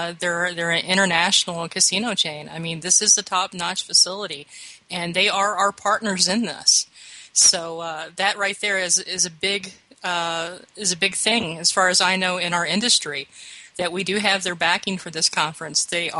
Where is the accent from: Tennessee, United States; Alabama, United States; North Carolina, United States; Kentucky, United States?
Kentucky, United States; Louisville; Louisville, Kentucky is my hometown. I was born there. You know, that's where I have my roots, is there in Kentucky.